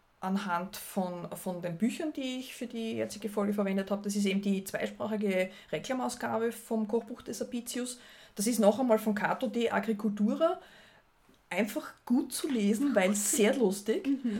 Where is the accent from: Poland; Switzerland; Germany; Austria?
Austria; nämlich zum Kletzenbrot, das es bei uns in Österreich gibt.